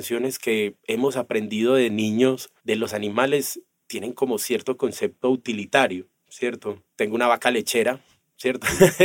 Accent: Colombia; siempre estamos un poco soberbios como colombianos diciendo, no, es que vinimos del país más diverso y más rico del mundo

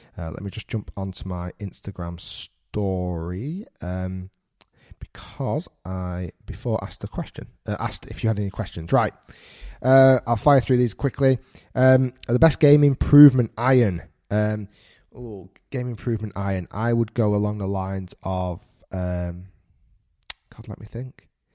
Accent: Manchester, North West England, United Kingdom; I'm actually originally from Manchester. So I'm Manchester born and bred. I now live in Bolton, which is 25 minutes away from Manchester.

